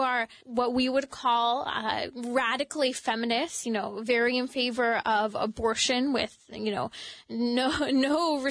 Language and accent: English; California, United States; Now, I'm coming from Southern California.